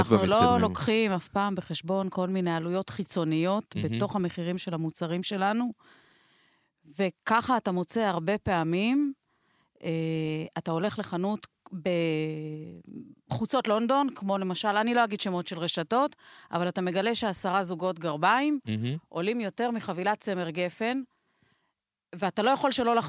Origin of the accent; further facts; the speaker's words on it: Holon, Tel Aviv District, Israel; אני כילדה גדלתי בחולון.